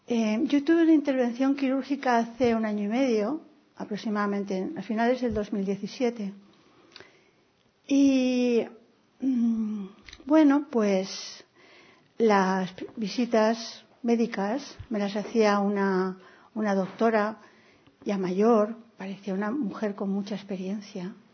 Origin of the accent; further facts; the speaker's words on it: Valencia, Valencian Community, Spain; Yo vengo de Valencia, vivo en Valencia.